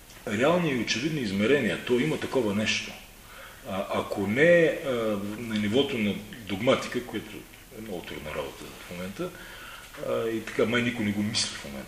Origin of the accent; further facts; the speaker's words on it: Burgas, Burgas Province, Bulgaria; Аз съм родом от Бургас и съм така доста пристрастен към чистотата на Черно море.